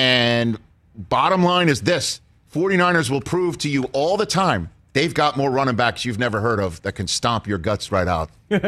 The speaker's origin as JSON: {"language": "English", "town": "New York City", "region": "New York", "country": "United States", "said": "I don't know about much farming. I'm from New York City."}